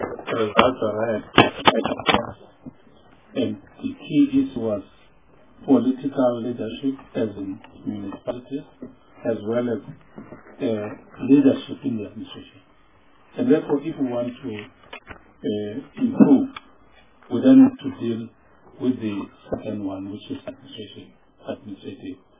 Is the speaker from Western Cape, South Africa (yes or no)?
no; Eastern Cape, South Africa; I'm from the Eastern Cape